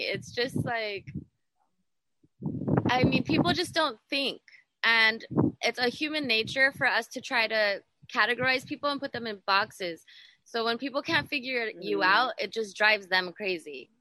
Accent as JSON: {"language": "English", "country": "United States", "said": "But where in the United uh-huh. States? I'm American."}